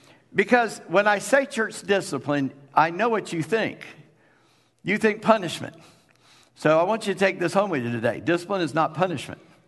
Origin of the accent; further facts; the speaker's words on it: Charleston, United States; I'm from Charleston and we had a lot of flies.